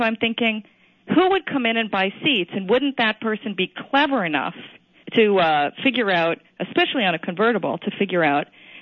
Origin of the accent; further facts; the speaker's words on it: New York, United States; now in San Francisco, United States; Oh, years and years and years ago. Is it really that obvious?